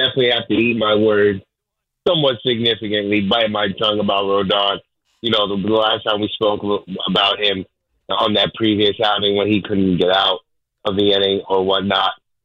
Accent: Queens, New York, United States; growing up in Queens, friends, they asked me, Yankee fan, Mets fan?

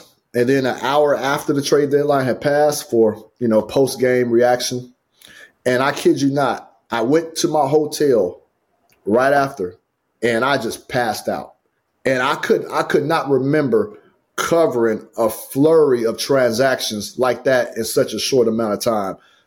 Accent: Fresno, California, United States; I could speak to it in Fresno, where that's my hometown.

